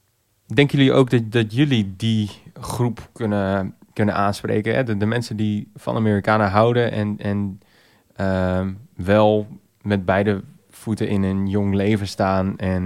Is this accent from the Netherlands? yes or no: yes; Netherlands; die wij als Nederlanders vaak ook gewoon niet kennen.